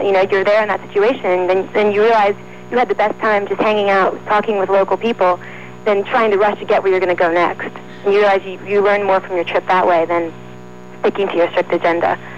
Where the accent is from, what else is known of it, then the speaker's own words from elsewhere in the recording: Maryland, United States; A pizza, and I'm from Maryland, so I was like, let me see what this is all about.